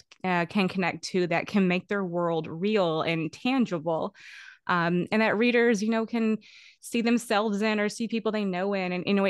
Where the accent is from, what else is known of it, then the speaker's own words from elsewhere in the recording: Texas, United States; I grew up right there on that Texas Louisiana border. You know, I mean, I'm from the Spindletop town, which features very prominently in the Evans world.